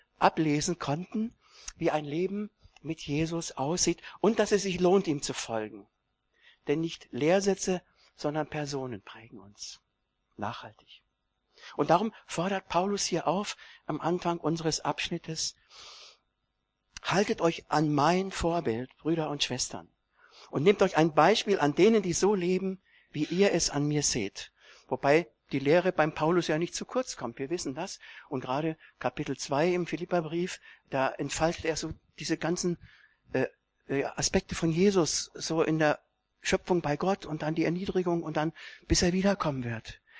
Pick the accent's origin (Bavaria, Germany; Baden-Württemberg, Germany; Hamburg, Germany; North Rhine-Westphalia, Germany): Bavaria, Germany; Bayreuth; denn ich bin als Flüchtlingskind in Bayreuth aufgewachsen. Das ist ungefähr 60 Kilometer nördlich von Nürnberg.